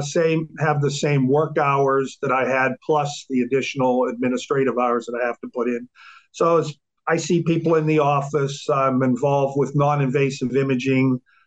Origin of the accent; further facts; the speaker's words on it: Pennsylvania, United States; I'm a native Westmoreland County person. I was born in Westmoreland Hospital, was raised here, went to Greensburg-Salem High School